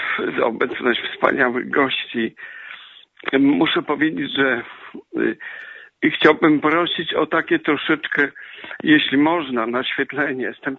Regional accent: Gorzów Wielkopolski, Lubusz Voivodeship, Poland; bo pochodzę z Gorzowa i mniej więcej ten sam rocznik.

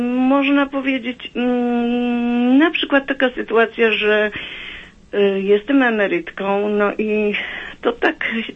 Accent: Silesian Voivodeship, Poland; jestem z Pyrgi Małej, koło Żywca.

